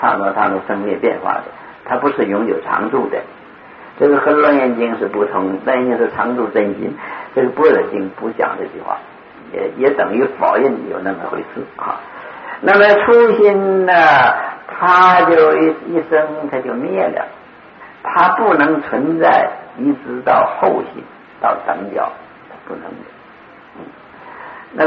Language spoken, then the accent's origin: Chinese; Northeast China, China; 这我是东北人，这东北也有一种事情啊